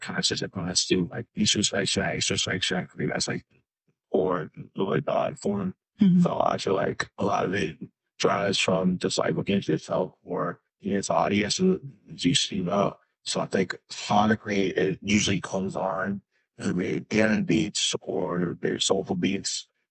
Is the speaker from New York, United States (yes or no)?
yes; New York, United States; now in Los Angeles, United States; I grew up in New York, but about half here in Los Angeles.